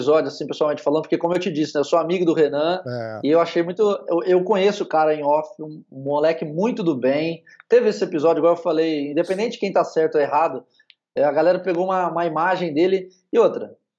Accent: São Paulo, Brazil; eu moro longe demais, eu sou do interior de São Paulo, pra ir pra Floripa é longe.

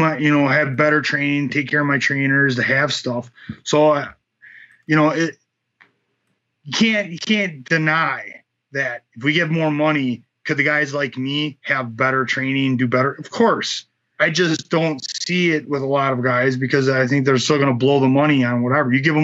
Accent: United States; It's definitely something that I have to, as an American fighter, yeah, it's tough.

